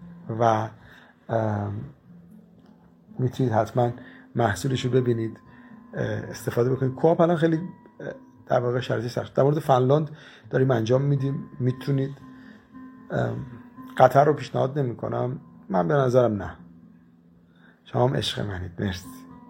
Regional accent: Iran; ما به جرم اینکه ایرانی هستیم، یعنی ما تو ایران به دنیا اومدیم،

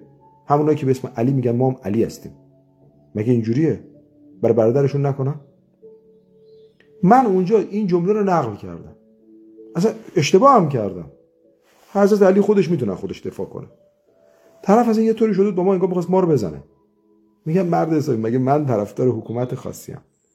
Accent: Iran; ما ایرانیم دیگه، ما نماینده کسی نیستیم که.

